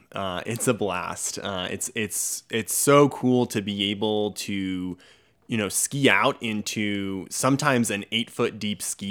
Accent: New Hampshire, United States; And yes, I'm from New Hampshire

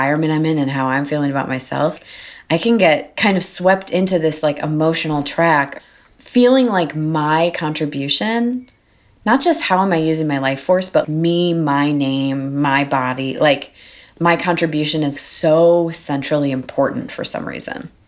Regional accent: Milwaukee, Wisconsin, United States; the way I was brought up in Milwaukee organizing community was really just about like doing the work and getting it done.

